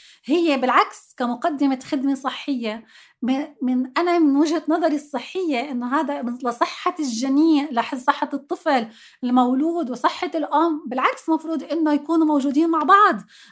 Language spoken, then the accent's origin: Arabic; Jordan; الدور الإيوائية عندنا بالأردن أربع دور إيوائية حكومية